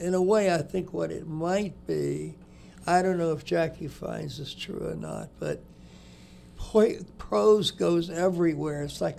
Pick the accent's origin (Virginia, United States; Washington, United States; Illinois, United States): Virginia, United States; I'm a Southerner from the mountains of Virginia. I'm a hillbilly.